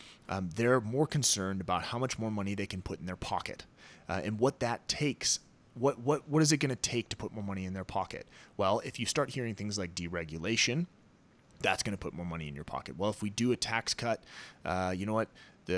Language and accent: English; Detroit, Michigan, United States; it turned out to be what it was like growing up in Detroit